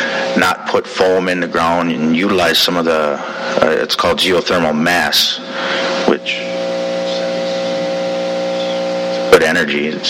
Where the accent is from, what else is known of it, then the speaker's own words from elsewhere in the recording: Oneida Reservation, Wisconsin, United States; I come from the Oneida Reservation, not too far north of here.